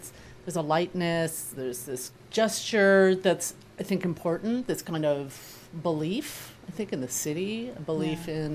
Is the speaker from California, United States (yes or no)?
yes; Pasadena, California, United States; I grew up in Pasadena, so, you know, it's kind of a trek, like an adventure.